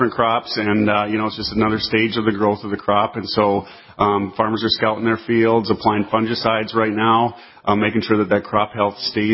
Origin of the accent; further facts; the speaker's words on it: Lansford, North Dakota, United States; I grew up in Lansford, which is just about 30 miles north of Minot, not too far from here.